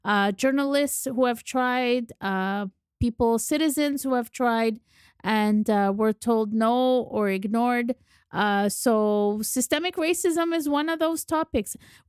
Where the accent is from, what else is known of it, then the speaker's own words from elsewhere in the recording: Quebec, Canada; She's a Quebecer through and through, like many of us, born and raised here